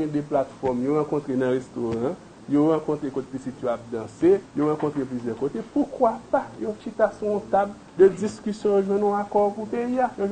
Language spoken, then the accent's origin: French; Haiti; nous sommes des Haïtiens et des Haïtiennes.